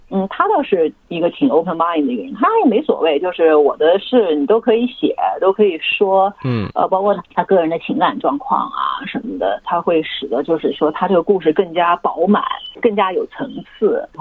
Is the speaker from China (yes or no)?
yes; China; moved away; 中国的那个美院，像我们那些从小在美院长大的孩子